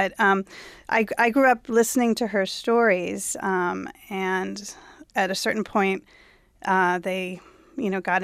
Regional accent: Missouri, United States; Although I grew up in Missouri, so there were not a lot of other Jews, not a lot of other Holocaust survivors.

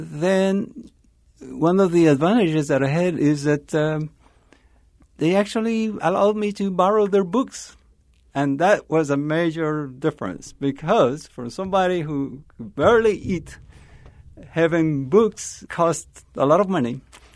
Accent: Costa Rica; I come from Costa Rica.

